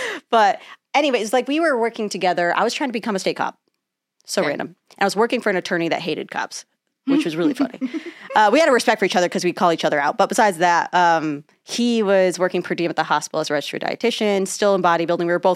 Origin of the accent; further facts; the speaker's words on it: Colchester, Connecticut, United States; now in Dallas, United States; grew up Colchester, Connecticut, so random, but from Greek immigrant family